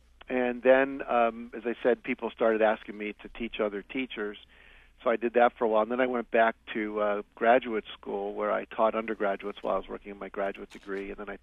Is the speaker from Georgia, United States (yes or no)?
no; Wheeling, West Virginia, United States; Well, I was raised primarily in Wheeling, West Virginia